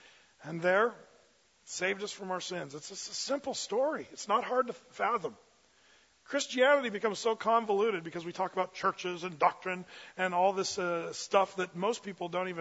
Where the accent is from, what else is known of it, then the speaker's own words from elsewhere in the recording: California, United States; So, no, we're all from California.